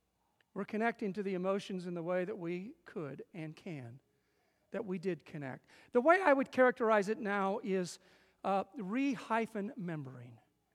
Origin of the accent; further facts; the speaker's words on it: Midwest, United States; I guess you could say we grew up in the Midwest in a very similar way. There was a John Wayne mentality of the place we grew up in the Midwest.